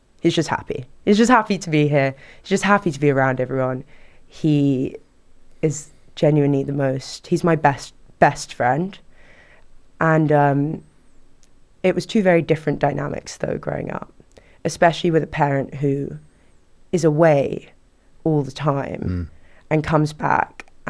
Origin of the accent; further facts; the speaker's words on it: London, United Kingdom; So I've grown up in London, Northwest London.